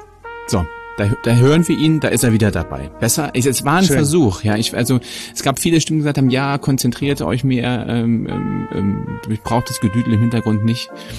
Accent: Germany; als Deutscher hat man da ein bisschen Berührungsängste

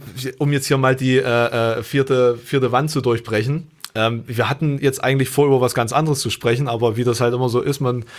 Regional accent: East Germany, Germany; ich komme ja auch aus dem Osten, ne? Das möchte ich hier nochmal erwähnen, auch wenn ich kein DDR-Kind bin, aber diese Art und Weise des Aufwachsens ist natürlich trotzdem durch die Ostsozialisierung geprägt.

